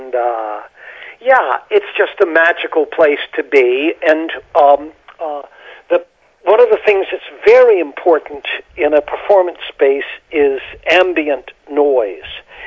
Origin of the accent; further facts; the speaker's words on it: North Carolina, United States; also born or lived in Boston; Well, I came from North Carolina. I was born in Boston.